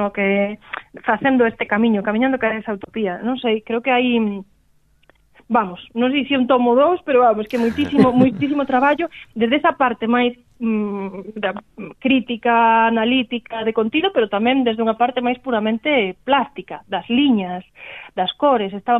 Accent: Galicia, Spain; sobre todo pois na miña zona que eu son do Barbanza, ali temos moitísimas casas con escudos de cereas

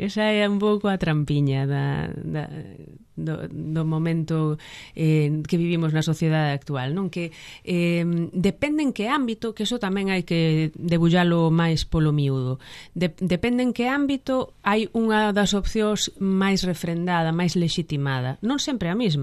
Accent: Santiago de Compostela, Galicia, Spain; eu xa, claro, xa son nena do Ensanche, non? Xa nacín pois nunha Rúa do Ensanche santiagués, entón esa é a miña realidade.

